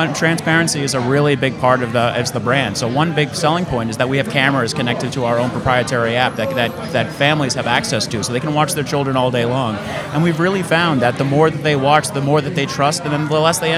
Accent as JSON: {"language": "English", "town": "Scarsdale", "region": "New York", "country": "United States", "tie": "born or raised there", "said": "I was born and raised in Scarsdale"}